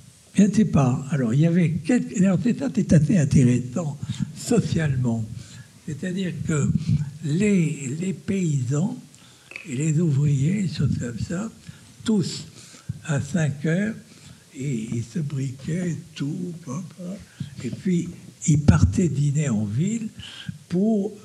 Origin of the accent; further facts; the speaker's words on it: France; Oh, mais je ne parle pas un mot d'anglais. Non, quand on est français, on ne parle pas l'anglais.